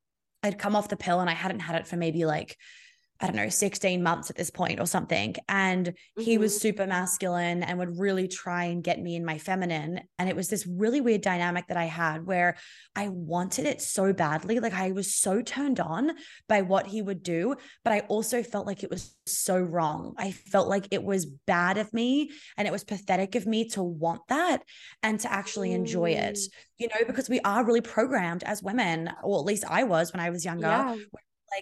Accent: Australia; And like, we just got engaged. I'm Australian, he's American.

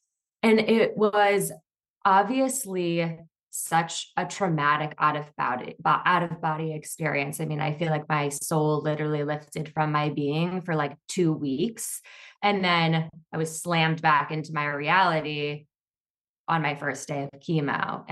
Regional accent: Midwest, United States; now in Brooklyn, United States; So I'm currently based in Brooklyn, New York, but I hail from the Midwest, had fairly like normal, like modest upbringing

